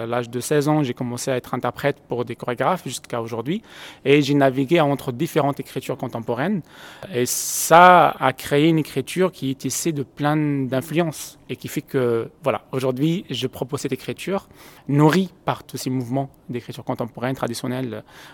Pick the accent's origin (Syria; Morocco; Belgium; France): Morocco; J'ai grandi au Maroc, donc dans l'artisanat marocain, il y a toujours eu de la géométrie.